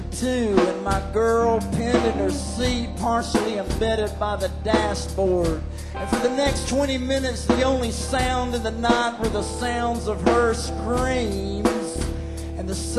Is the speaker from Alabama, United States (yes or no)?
yes; Alabama, United States; we got this kind of crazy idea to write about growing up in Alabama and in the 70s